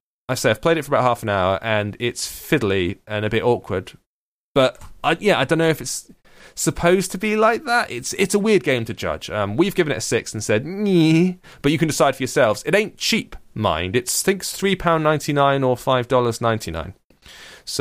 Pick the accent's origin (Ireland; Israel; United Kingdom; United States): United Kingdom; and I'm a British